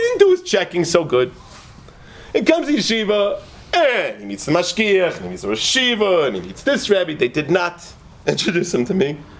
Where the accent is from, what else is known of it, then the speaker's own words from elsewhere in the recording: Memphis, Tennessee, United States; born there; I was born in Memphis Baptist Hospital.